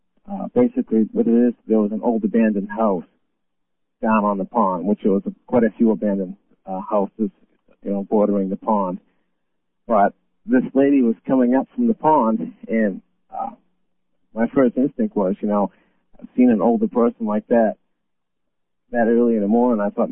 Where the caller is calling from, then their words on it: Maine, United States; I'm from Maine.